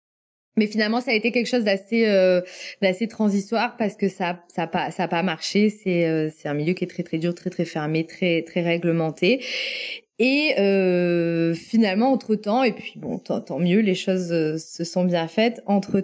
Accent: France; Alors déjà, je viens de la vallée des Côtes-du-Rhône. Ouais. Forcément, en tant que native de là, je connais.

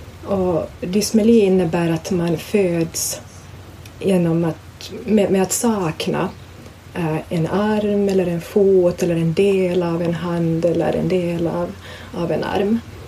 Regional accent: Vaasa, Ostrobothnia, Finland; Och jag föddes upp i Finland i en medelstor stad i Vasa.

